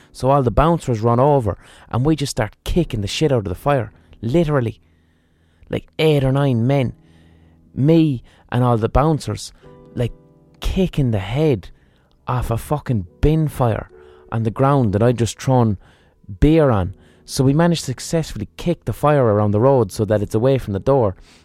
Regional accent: Ireland; At this point, he clicks that I'm fucking Irish.

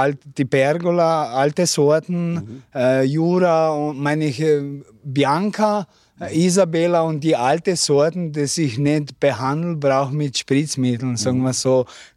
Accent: Lenart, Slovenia; Ich komme aus Lenart.

